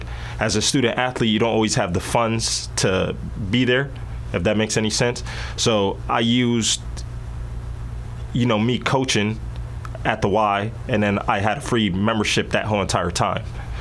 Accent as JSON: {"language": "English", "region": "Florida", "country": "United States", "tie": "born or raised there", "said": "I grew up in Florida, military brat, grew up in Florida. I like being outdoors."}